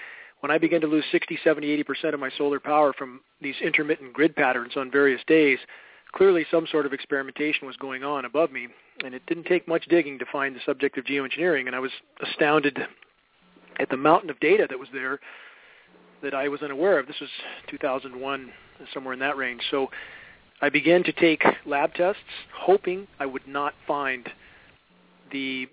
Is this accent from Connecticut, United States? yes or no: no; California, United States; I grew up in smog in Southern California, and the pressing mission in my life was to get out of that filthy air. Eventually reaching the Pacific Northwest and thinking I would be in clean air